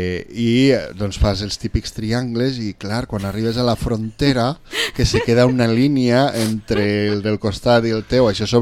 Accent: Vila-real, Valencian Community, Spain; I jo, com soc de Vila-real, ja ho saps, fins la medula...

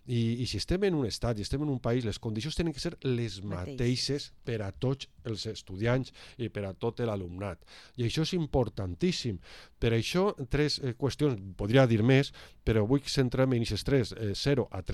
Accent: Valencian Community, Spain; first language Valencian

